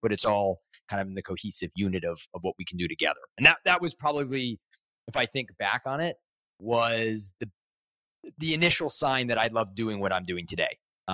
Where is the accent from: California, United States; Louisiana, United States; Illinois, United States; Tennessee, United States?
California, United States; now in New York, United States; While I'm in New York now, I feel very much of a California kid still. Loved growing up in the Bay Area.